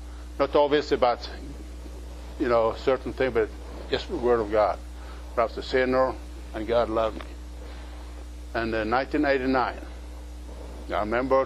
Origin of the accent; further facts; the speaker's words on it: the South, United States; Your brother and me, we're Southerner.